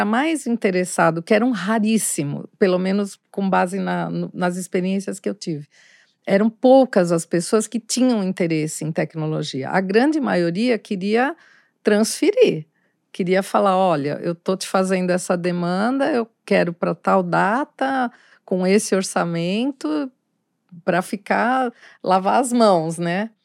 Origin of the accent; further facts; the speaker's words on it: Brazil; eu como brasileira, né?